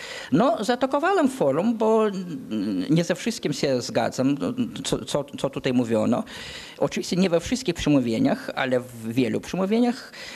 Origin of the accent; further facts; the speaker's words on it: Vilnius, Vilnius County, Lithuania; No, a ponieważ jestem Litwinem z Wilna i leżą mi na sercu sprawy litewskie